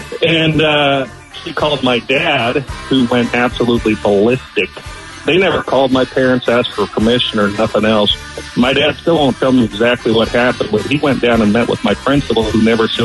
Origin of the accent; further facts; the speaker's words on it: Hawaii, United States; But growing up in Hawaii, I was speaking pidgin, kind of a slang